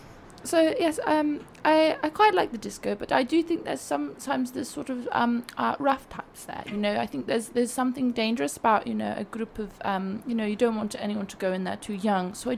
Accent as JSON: {"language": "English", "region": "England", "country": "United Kingdom", "said": "I said I'm from the Midlands."}